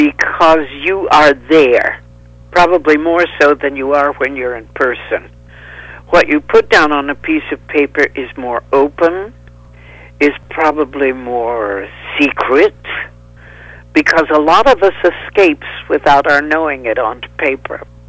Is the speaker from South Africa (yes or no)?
no; the South, United States; born there; And I was born in the South